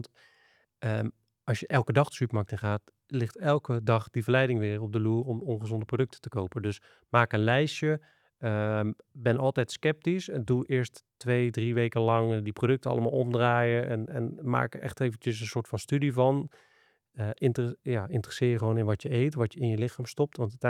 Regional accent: North Brabant, Netherlands; en ik kom uit Brabant zelf

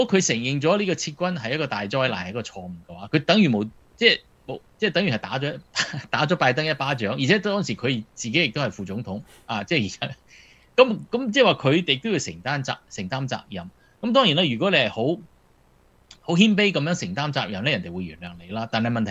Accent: China; 你我哋中國人有個瓜田李下

